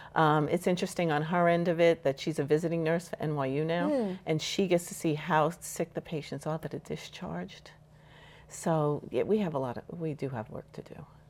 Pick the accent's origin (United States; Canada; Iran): United States; Here's my hesitation in saying as an American, because we're a country that was founded based on freedom.